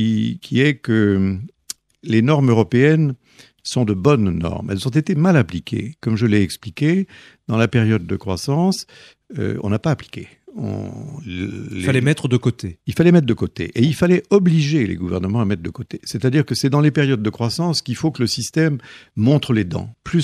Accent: France; Et moi je suis français

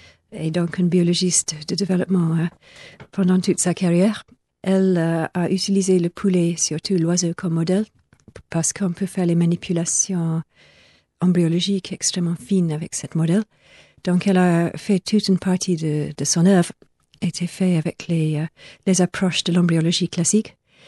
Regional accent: Scotland, United Kingdom; French is a second language; moved away as an adult; also born or lived in Oxford; je venais du nord de l'Écosse

